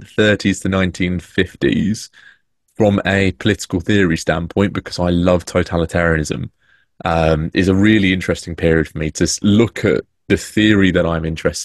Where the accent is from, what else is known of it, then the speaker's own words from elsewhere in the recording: Peterborough, East of England, United Kingdom; I've grown up in the shadow of Peterborough Cathedral, and I've always wanted to give back to my hometown, and to share the history that we have here.